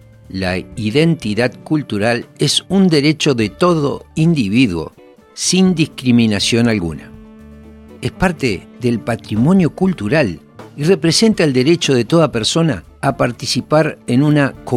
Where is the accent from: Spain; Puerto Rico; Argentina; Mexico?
Argentina; Somos argentinos y latinoamericanos y desde aquí lo estamos desarrollando.